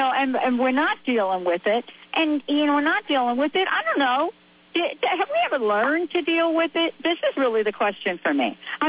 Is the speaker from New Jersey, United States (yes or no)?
no; New York City, New York, United States; December 11th, I grew up on the East Coast. And I remember on December 11th, and it must have been my 10th or my 11th birthday, I think it was. December 11th, my 11th birthday. We had one of the largest snowstorms in the history of New York City.